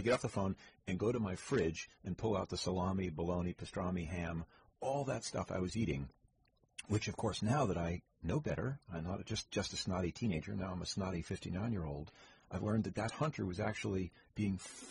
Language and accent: English; New York, United States; I grew up in New York State. I had a few friends that were hunters.